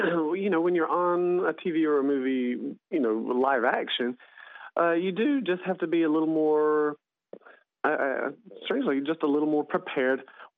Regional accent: the South, United States; No, of course, he loves the fact that I'm a Southerner.

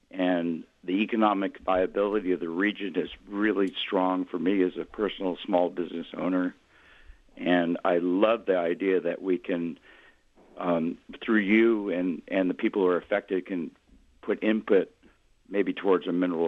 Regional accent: Brookings, Oregon, United States; Oh, good morning. Yeah … from Brookings, Oregon.

